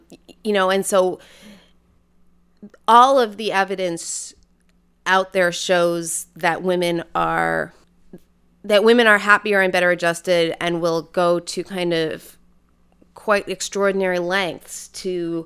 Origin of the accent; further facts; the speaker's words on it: United States; it's interesting when you go there as an American feminist